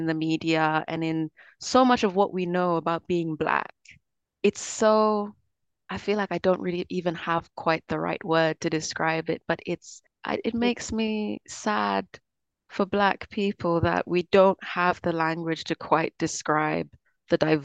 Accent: Kenya; I think also being from Africa, growing up in Kenya

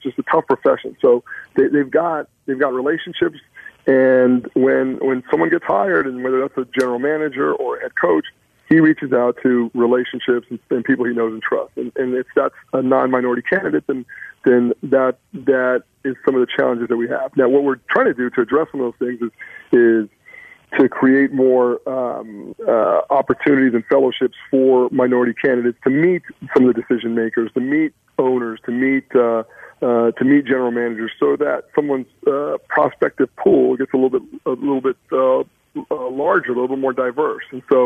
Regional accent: El Paso, Texas, United States; growing up in El Paso and being part of Texas and Friday Night Lights

